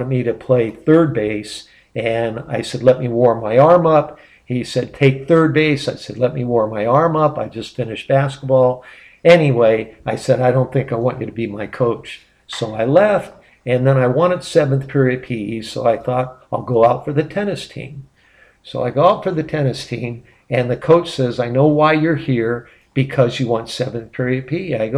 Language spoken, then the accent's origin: English; San Francisco, California, United States; also born or lived in Fresno; So I grew up in Fresno and out on the farm. At the age of around six, our family packed up their bags and we moved to San Francisco.